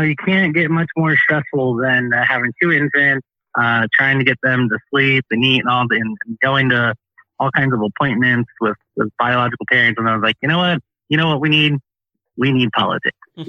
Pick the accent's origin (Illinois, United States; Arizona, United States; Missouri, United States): Illinois, United States; Peoria; moved away; Originally, I am from Peoria, Illinois. My wife and I left that city, moved down into the Southern Illinois region many, many years ago.